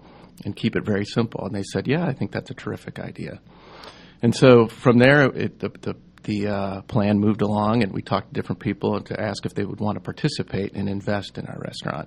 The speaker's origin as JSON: {"language": "English", "town": "Chicago", "region": "Illinois", "country": "United States", "said": "I'm from Chicago and kind of miss not having a Chicago dog here."}